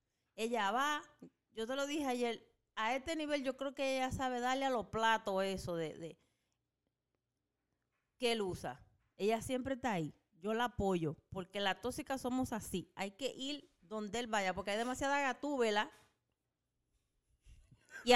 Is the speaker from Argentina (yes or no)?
no; Dominican Republic; Claro que somos dominicanos.